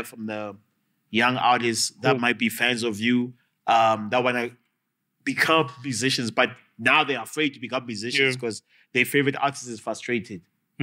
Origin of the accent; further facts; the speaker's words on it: Alexandra, Gauteng, South Africa; I grew up in Alex, just saying to people. That's the real Alex.